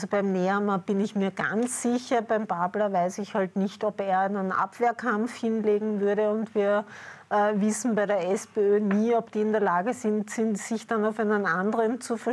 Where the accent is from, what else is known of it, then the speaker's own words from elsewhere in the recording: Vienna, Austria; ich wohne nun mal in Wien und ich bin Wienerin